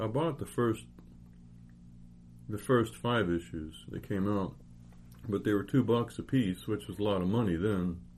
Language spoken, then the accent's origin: English; United States; which, you know, as an American, I learned about.